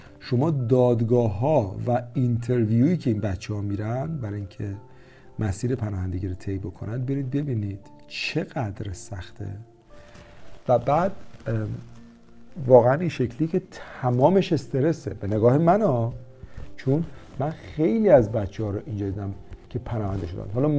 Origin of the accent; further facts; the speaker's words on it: Iran; moved away; ولی ما هم از ایران اومدیم موفق شدیم.